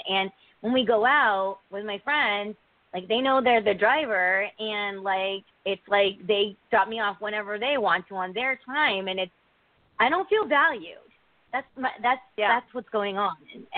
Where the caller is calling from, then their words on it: Connecticut, United States; Oh, where? I'm from Connecticut.